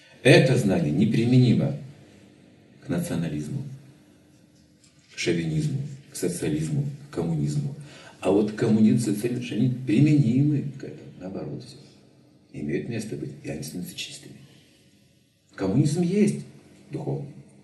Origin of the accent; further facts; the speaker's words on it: Kurday, Jambyl Region, Kazakhstan; born there; Я родился в Курдае. Всю жизнь я знаю об этом, что я курдайский.